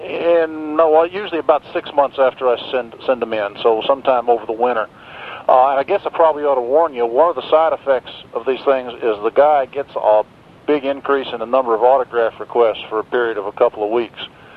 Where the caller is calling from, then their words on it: Lexington, Kentucky, United States; Lexington, Kentucky.